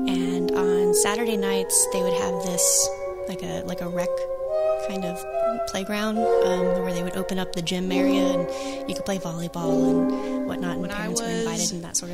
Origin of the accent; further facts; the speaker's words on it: Fillmore, New York, United States; I was about 10 years old, living in upstate New York, in Fillmore, probably someplace no one has ever heard of.